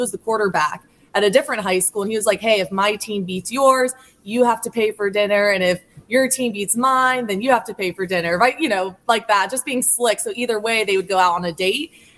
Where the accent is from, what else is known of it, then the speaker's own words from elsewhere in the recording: Raleigh, North Carolina, United States; Raleigh, North Carolina. I was born and raised there. Such a great place to live. I loved it. It's very diverse.